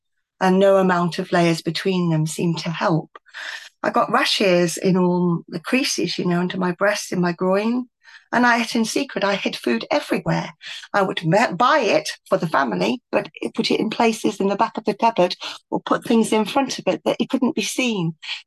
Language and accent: English; Aberaeron, Wales, United Kingdom; My hometown, Aberaeron, on the other side is my mum.